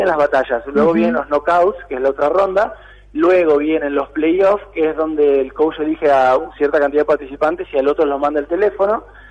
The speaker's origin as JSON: {"language": "Spanish", "region": "Nueva Esparta", "country": "Venezuela", "tie": "born there", "said": "Yo nací en Isla Margarita, Venezuela."}